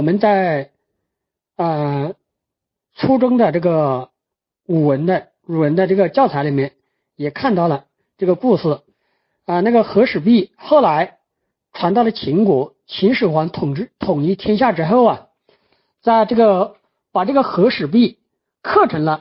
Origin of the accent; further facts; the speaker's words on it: China; 我们中国人呢，我们的思想生活受了一个古代一个很伟大的人的影响